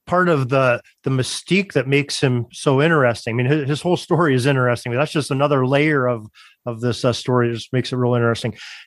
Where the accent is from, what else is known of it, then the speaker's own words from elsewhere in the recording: Erie, Pennsylvania, United States; I'm from Erie, Pennsylvania. So rowing's quite a big sport around here.